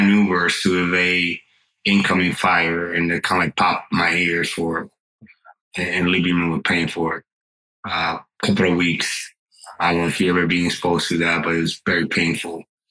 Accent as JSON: {"language": "English", "country": "Dominican Republic", "tie": "born or raised there", "said": "because I grew up in the Dominican Republic with certain things similar to those things."}